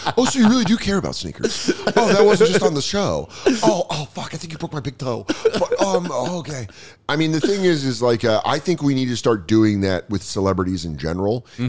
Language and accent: English; Colorado, United States; now in New York, United States; I'm from Colorado. I'm very pleasant. I live in New York.